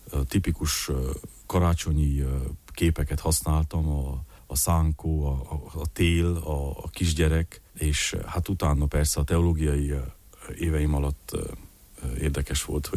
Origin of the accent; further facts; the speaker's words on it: Homoródalmás, Harghita, Romania; Homoró Dalmás, ahonnan származom, van egy Hegyes Alja nevű dűlő, ahol nagyapámmal nagyon sokat, gyermekkoromban nagyon sokat jártam szénát csinálni a mezőn